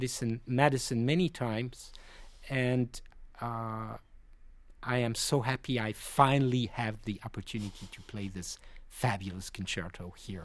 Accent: France; English is a second language; it's in my blood because I'm French. I grew up in France

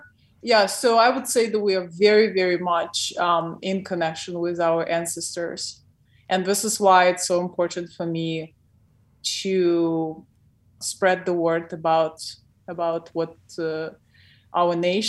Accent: Odesa, Odesa Oblast, Ukraine; English is a second language; Like, I'm from Odessa, where, of course, a very big, the biggest Jewish population outside of Israel.

